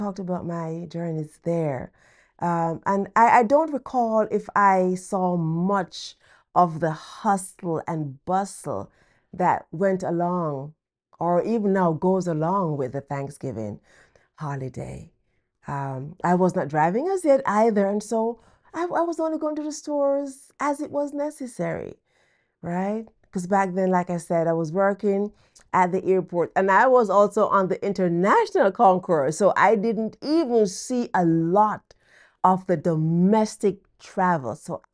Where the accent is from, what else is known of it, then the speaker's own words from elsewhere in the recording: Jamaica; now in United States; like I did in 2000 when I came here from Jamaica.